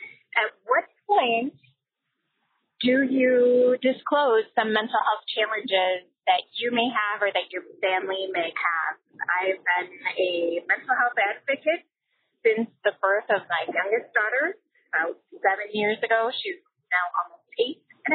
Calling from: Milwaukee, Wisconsin, United States; I'm calling from Milwaukee, Wisconsin.

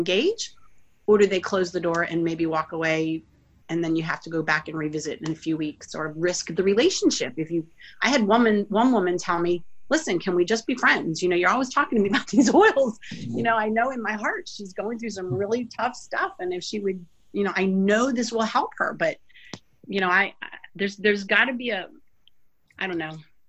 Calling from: Georgia, United States; I am currently in Georgia. I'm back home just north of Atlanta.

